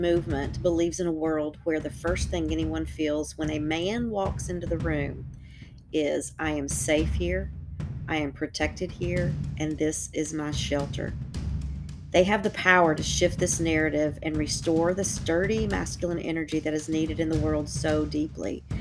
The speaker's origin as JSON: {"language": "English", "town": "Durham", "region": "North Carolina", "country": "United States", "said": "you know, I'm from Durham originally."}